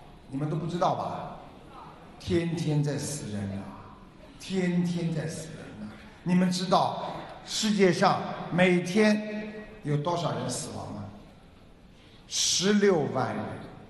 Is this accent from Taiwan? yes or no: no; China; 因为我们中国人懂得孝顺，所以我们的文化才能源远流长